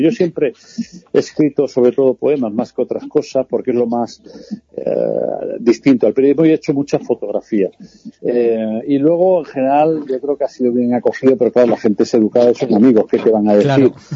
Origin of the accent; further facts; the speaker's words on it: Guareña, Extremadura, Spain; also born or lived in Málaga / Madrid / Valencia; ni de mi infancia en Guareña, ni de mi juventud en Málaga, ni de mis estudios en Madrid, ni siquiera de la estancia en Valencia. He vivido muy bien en todos los sitios.